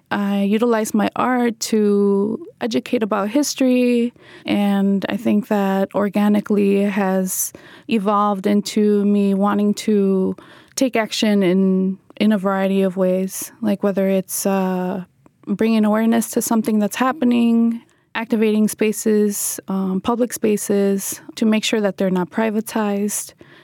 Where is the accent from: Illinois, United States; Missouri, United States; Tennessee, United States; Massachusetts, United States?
Illinois, United States; Chicago; Growing up in Chicago has been both challenging and rewarding.